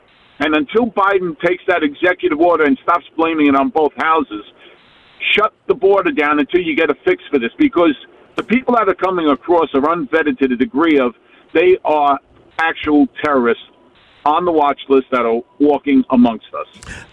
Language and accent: English; Brooklyn, New York, United States; now in Long Island, United States; born and raised in Brooklyn, moved out to Long Island.